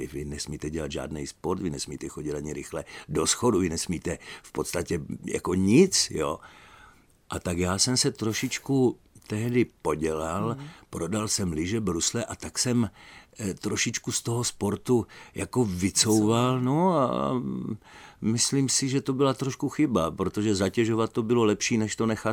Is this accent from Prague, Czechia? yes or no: no; Kyjov, South Moravian Region, Czechia; Já jsem z Kyjova